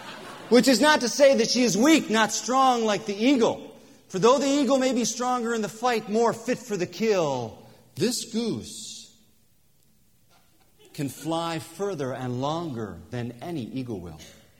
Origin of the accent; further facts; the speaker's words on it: Port Allegany, Pennsylvania, United States; No, they're not here, but they're back in Port Allegheny, Pennsylvania, my hometown.